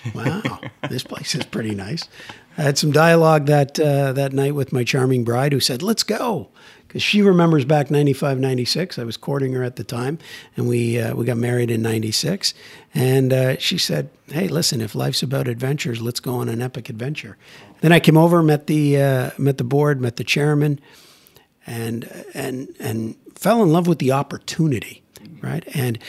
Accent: Toronto, Ontario, Canada; moved away as an adult; now in London, United Kingdom; I grew up in Canada, love in Toronto. I love my country.

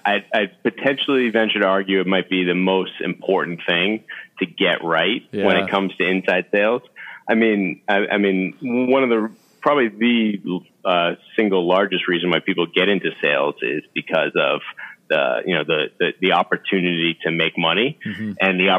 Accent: Boston, Massachusetts, United States; Big sports fan, born and raised in the Boston area. So a huge fan of all the Boston sports fans.

